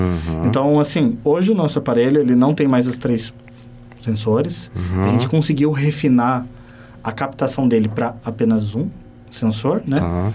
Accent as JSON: {"language": "Portuguese", "town": "Pinhais", "region": "Paraná", "country": "Brazil", "tie": "born or raised there", "said": "da pessoa simples lá do bairro, de onde eu cresci, lá em Pinhais"}